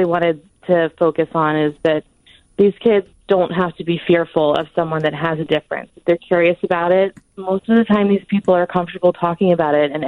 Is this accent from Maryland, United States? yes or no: yes; Baltimore, Maryland, United States; now in Boston, United States; And I'm from Baltimore, Maryland.